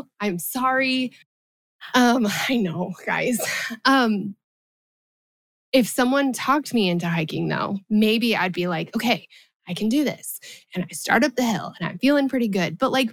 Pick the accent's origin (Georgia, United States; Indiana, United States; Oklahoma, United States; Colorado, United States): Colorado, United States; I'm from Colorado. I don't know if you knew that. I'm born and raised in Colorado.